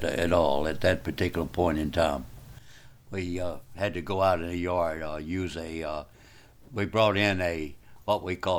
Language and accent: English; Pinehurst, Georgia, United States; In Dooley County, Pinehurst.